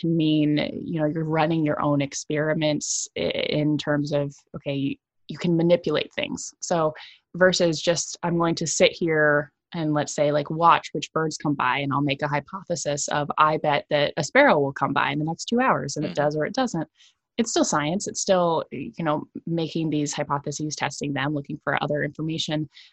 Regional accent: Iowa, United States; Growing up in Iowa, you're not near any beach unless you count lakes.

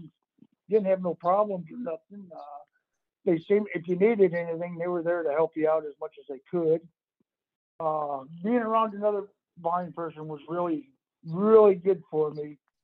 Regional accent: Michigan, United States; We were raised on Lake Huron up here in Michigan.

